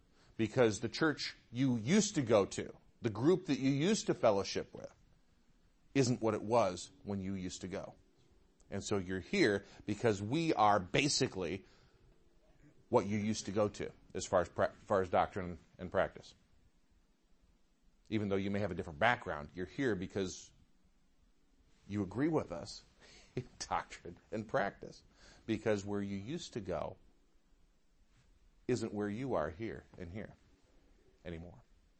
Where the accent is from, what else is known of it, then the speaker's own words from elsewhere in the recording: Detroit, Michigan, United States; I mean, I grew up in the Metro Detroit area.